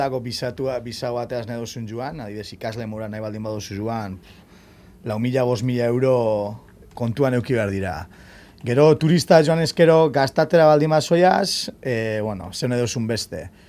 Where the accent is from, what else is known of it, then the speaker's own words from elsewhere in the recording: Basque Country, Spain; Bai, eta guain euskalduna gara, eta euskalduna juten gara prestatuta leku guztietara.